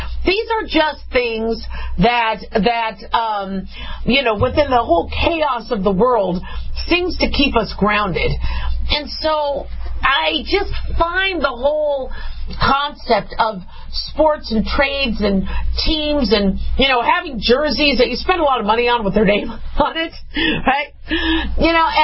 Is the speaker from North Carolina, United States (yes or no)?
no; Las Vegas, Nevada, United States; And then I'm from Vegas, so losing Marc-Andre Fleury today from the Golden Knights to the Chicago Blackhawks is just kind of the last blow I can take.